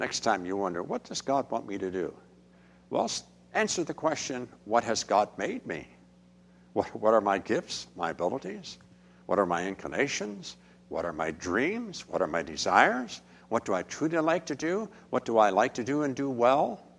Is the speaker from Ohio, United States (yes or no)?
no; West Virginia, United States; I grew up in West Virginia. You all know that.